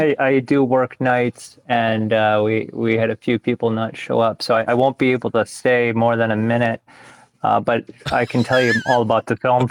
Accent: Racine, Wisconsin, United States; No, I'm from Racine originally

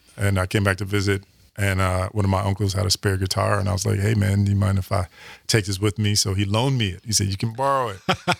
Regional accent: Madison, Wisconsin, United States; also born or lived in Seattle / New York; Brought it back home to Wisconsin, to Madison. And then I came back from Seattle for about 5 years and started the soul rap movement.

